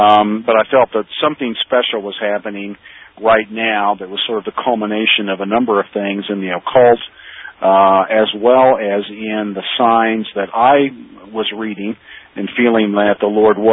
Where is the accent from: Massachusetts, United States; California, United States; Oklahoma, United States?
Oklahoma, United States; I am from Oklahoma originally. I'm 57 years old.